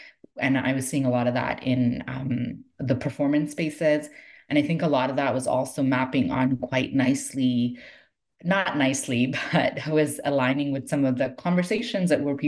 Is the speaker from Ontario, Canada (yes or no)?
yes; Toronto, Ontario, Canada; I'm from Toronto. I grew up in Toronto, and I had the most connections to Sufi communities in Toronto.